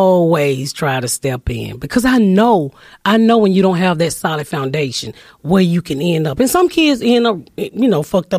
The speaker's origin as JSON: {"language": "English", "region": "the South", "country": "United States", "said": "I'm from the South, right? So back in the day, and don't get offended, people, but, you know, dog fighting is big in the South."}